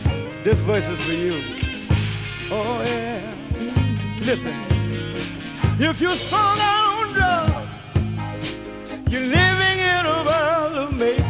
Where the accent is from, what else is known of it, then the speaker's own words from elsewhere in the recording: Detroit, Michigan, United States; You know, I'm from Detroit.